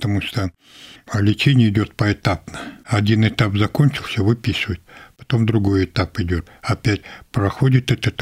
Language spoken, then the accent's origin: Russian; Pevek, Chukotka Autonomous Okrug, Russia; Я приехал из Чукотки.